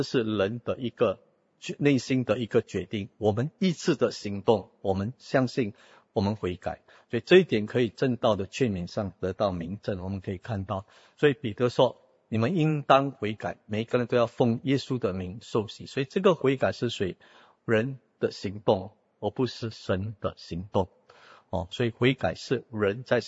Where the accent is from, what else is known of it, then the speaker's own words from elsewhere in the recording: Singapore; 我们都是新加坡的国民，我们有新加坡的政府